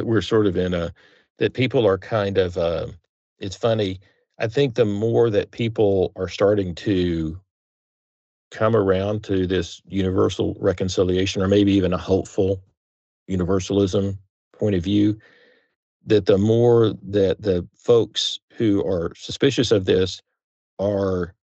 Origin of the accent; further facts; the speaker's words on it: Texas, United States; I grew up in Texas. That's a capital punishment state.